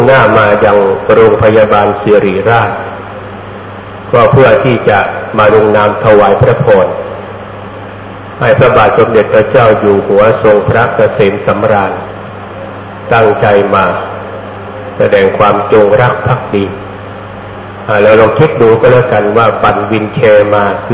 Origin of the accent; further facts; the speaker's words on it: Phetchabun, Thailand; ที่บ้านเกิดอาตมาอยู่จังหวัดเพชรบูรณ์